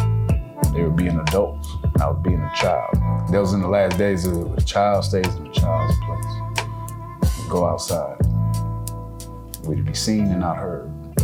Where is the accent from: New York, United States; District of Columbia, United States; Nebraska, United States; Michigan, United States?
Michigan, United States; I'm from Michigan.